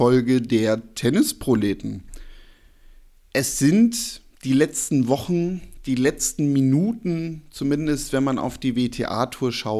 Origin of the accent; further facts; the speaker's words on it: Cologne, North Rhine-Westphalia, Germany; und wir beide so als Kölner